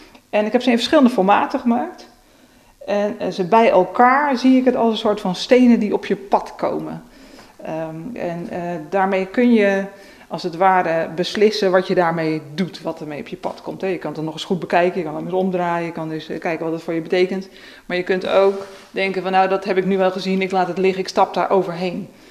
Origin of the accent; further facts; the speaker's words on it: Krimpen aan den IJssel, South Holland, Netherlands; Dat is waar ik vandaan kom, dat is mijn grond.